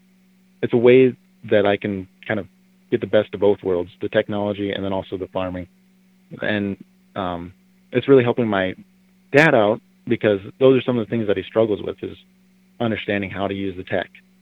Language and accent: English; Bass, South Dakota, United States; I was born and raised in Bass, South Dakota, on our family farm, growing corn and soybeans primarily.